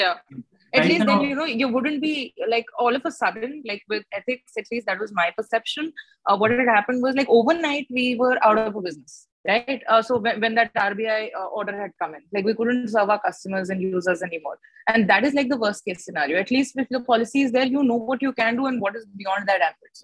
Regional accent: India; I feel like we are from India and we should be building here and we should be adding, reserves here rather than sort of moving abroad.

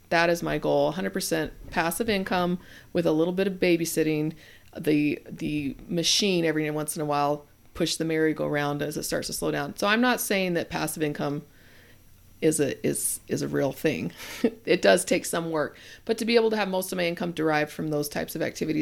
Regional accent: Washington, United States; I'm from Washington, so we say you guys to mean girls all the time.

